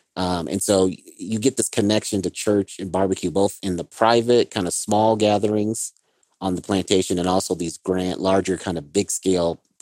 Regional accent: Colorado, United States; Columbus B. Hill, who shows up in my home state of Colorado in the 1870s.

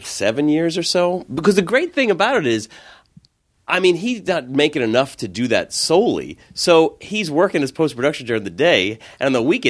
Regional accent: Merrick, New York, United States; Merrick, Long Island.

